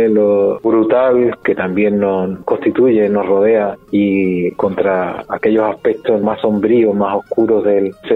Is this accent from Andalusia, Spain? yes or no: yes; Moguer, Andalusia, Spain; nací en Moguer. La casa de Juan Ramón Jiménez y su biblioteca la tenía a unos pasos de mi propia casa donde vivía cuando niño